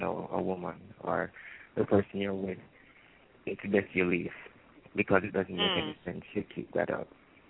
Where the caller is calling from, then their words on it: Jamaica; from Jamaica. How you doing?